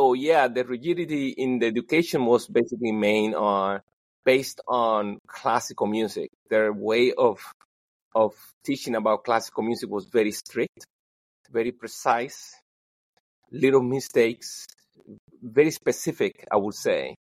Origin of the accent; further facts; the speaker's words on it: San Luis, Cuba; also born or lived in Havana; now in United States; I spent most of my time in Havana, so it's very easy for people to think that I'm from Havana, but I was born in San Luis, in a very small town.